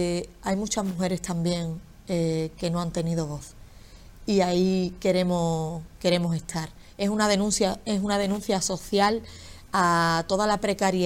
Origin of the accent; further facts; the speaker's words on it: San Fernando, Andalusia, Spain; estar en mi tierra y crear mi propio producto desde Andalucía y desde San Fernando, concretamente, genera mucho vértigo.